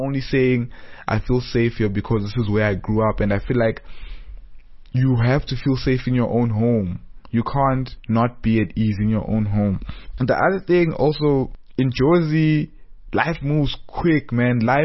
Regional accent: Johannesburg, Gauteng, South Africa; my growing up in Joburg, my perspective of Joburg, how my perspective of Joburg changed as a kid versus where I'm at in life right now.

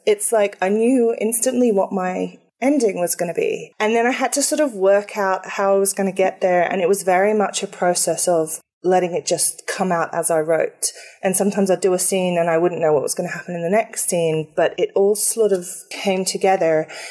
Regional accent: England, United Kingdom; Well, I am actually English.

